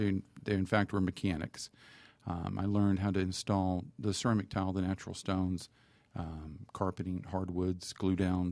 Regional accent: the South, United States; I'm from the South.

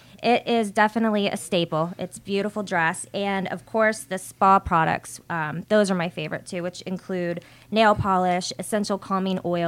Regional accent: Clearwater Beach, Florida, United States; now in Atlanta, United States; Nope. Again, Tampa, Florida. Clearwater Beach is where I am from. And my fiance and I we bought our first home here in Buckhead in February.

